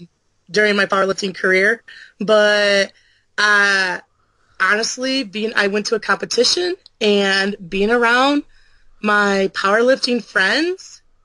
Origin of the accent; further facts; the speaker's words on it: Michigan, United States; now in Nebraska, United States; I moved away from home. Like, I left home. I'm from Michigan. I live in Nebraska.